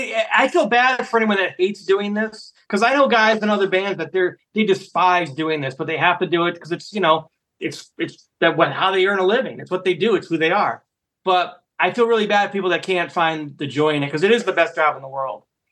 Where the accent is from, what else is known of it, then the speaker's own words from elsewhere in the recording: Connecticut, United States; now in Las Vegas, United States; I'm from Connecticut, so halfway between New York and Boston.